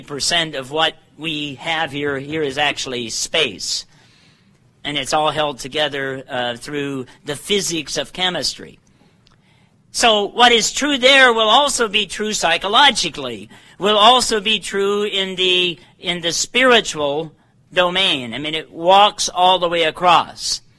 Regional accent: Ohio, United States; I'm not from Missouri, but I am from Ohio, right?

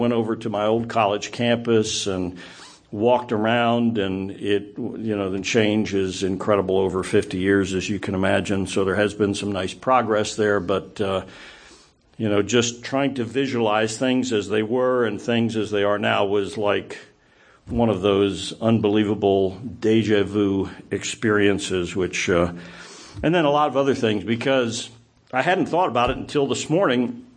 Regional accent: Thurmont, Maryland, United States; my hometown of Thurmont, Maryland, where Camp David is

